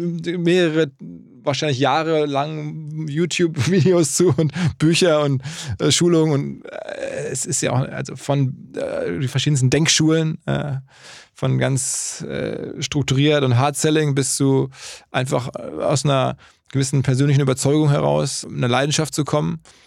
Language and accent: German; Essen, North Rhine-Westphalia, Germany; In Dortmund, also ich bin aus Essen.